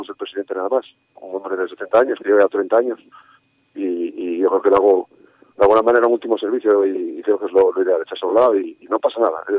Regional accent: Asturias, Spain; haciendo un poco de senderismo de montaña, como buen asturiano

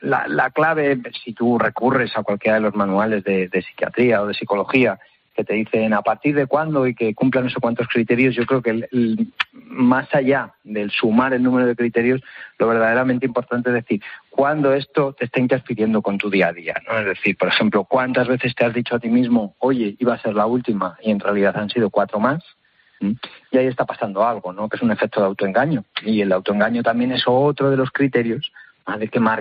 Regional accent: Spain; o que se espera de mí como español medio, ¿no?

